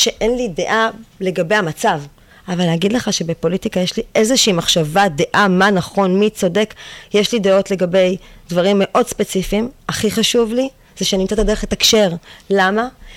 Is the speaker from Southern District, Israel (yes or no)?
no; Bat Yam, Tel Aviv District, Israel; אני גדלתי בבית ים.